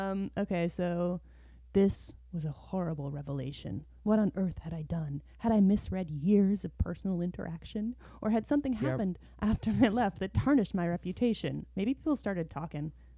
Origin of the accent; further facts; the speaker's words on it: New England, United States; I grew up in New England too